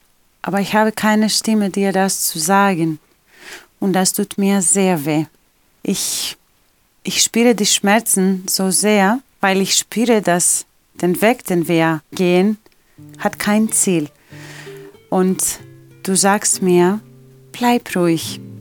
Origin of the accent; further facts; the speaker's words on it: Greece; German is a second language; now in Germany; die sind immer begeistert für meine Schrift, wo ich herkomme